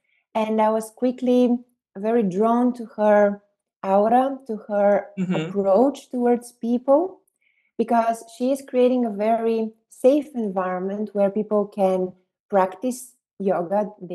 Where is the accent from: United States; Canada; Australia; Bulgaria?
Bulgaria; now in Netherlands; I'm originally coming from Bulgaria, but I've been living in the Netherlands for the past 14 years.